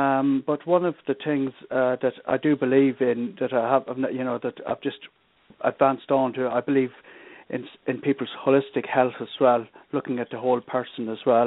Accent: Ireland; also born or lived in England; born in England to Irish parents, and like many, my parents moved back to Ireland in 1971, and it was quite difficult readapting to a new environment.

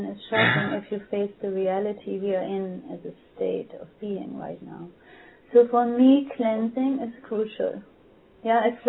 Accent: Germany; I come from Germany, you know, where I got fat liver as a child and all kinds of stuff because after the war

